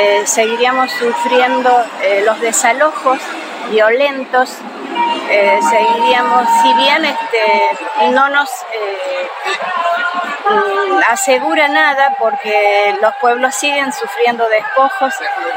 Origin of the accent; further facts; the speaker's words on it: San Marcos Sierras, Córdoba, Argentina; yo vengo de San Marcos Sierras, en la provincia de Córdoba, de la capital de Córdoba, 150 kilómetros al noroeste.